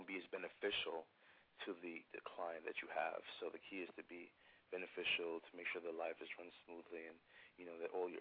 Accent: New York, United States; You know, we're from New York. We used to this.

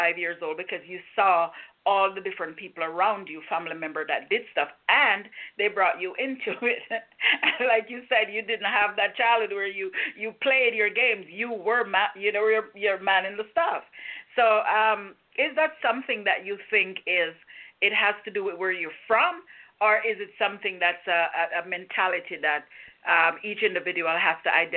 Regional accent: Jamaica; you're from Haiti, I'm from Jamaica.

